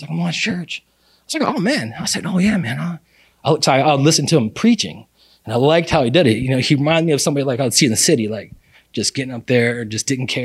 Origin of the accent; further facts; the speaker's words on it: Baltimore, Maryland, United States; we're originally from Baltimore, like Maryland.